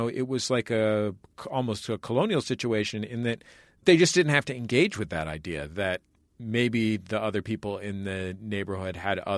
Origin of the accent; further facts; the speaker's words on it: San Francisco, California, United States; the neighborhood that I grew up in San Francisco, the Mission was starting to change